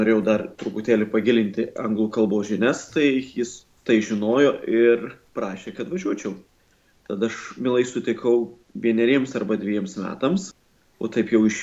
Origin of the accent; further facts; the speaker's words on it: Šilalė, Tauragė County, Lithuania; now in London, United Kingdom; Aš esu kilęs iš Šilalės, esu žemaitis, Telšių vyskupijos kunigas.